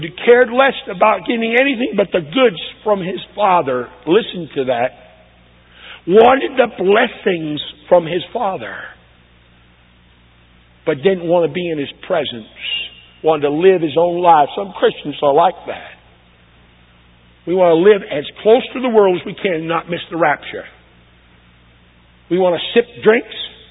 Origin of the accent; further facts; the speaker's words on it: Maine, United States; Yeah, I'm from Maine. Just write it off as some quirk. Believe the Bible way. Maybe it's because I'm from Maine.